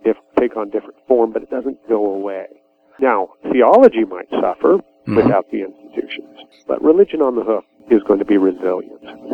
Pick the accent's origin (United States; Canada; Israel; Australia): United States; now in United Kingdom; as an American living in Britain